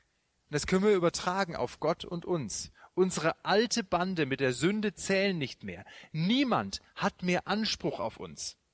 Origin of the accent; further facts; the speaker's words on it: West Germany, Germany; Das war in meiner Freiberger Zeit als Wessi